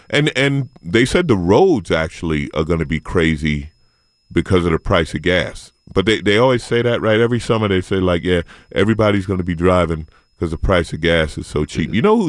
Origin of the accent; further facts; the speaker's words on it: Queens, New York, United States; In Queens. I grew up in St. Albans. I didn't know I grew up in the hood until … mentioned it in a song.